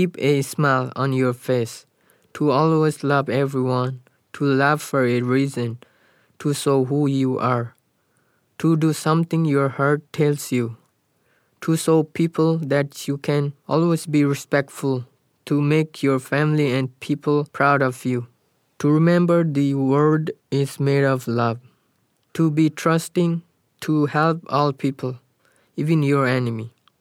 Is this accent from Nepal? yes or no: yes; Nepal; I'm from Nepal